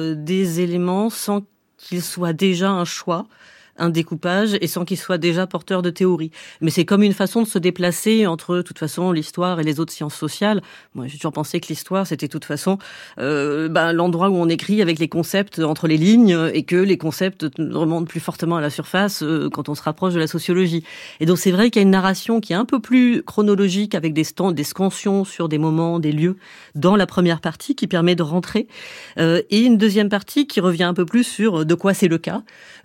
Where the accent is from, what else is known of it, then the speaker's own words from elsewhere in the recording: Port-de-Bouc, Provence-Alpes-Côte d'Azur, France; also born or lived in Saint-Mitre; Moi j'ai grandi d'abord à Port-de-Bouc, puis à Saint-Mitre, qui à l'époque étaient deux villes ou villages communistes.